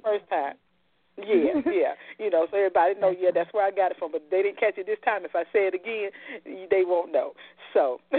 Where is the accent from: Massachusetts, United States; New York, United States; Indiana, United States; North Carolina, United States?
North Carolina, United States; Tabor City; I'm starting with my community that I grew up in Tabor City, North Carolina.